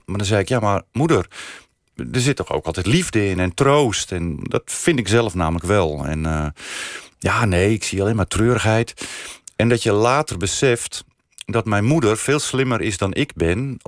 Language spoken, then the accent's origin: Dutch; North Holland, Netherlands; zijn wij, mijn ouders zeker ook, en wij ook, broers, ik, mijn zus, zijn wij echte Noord-Hollanders.